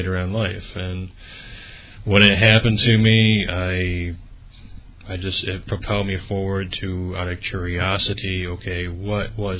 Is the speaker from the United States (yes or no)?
yes; United States; I'm American.